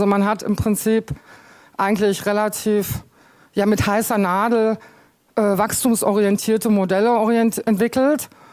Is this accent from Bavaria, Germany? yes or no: no; Berlin, Germany; now in Hamburg, Germany; Moin, moin, sagt man so schön hier in Hamburg, ne? Ich komme aus Berlin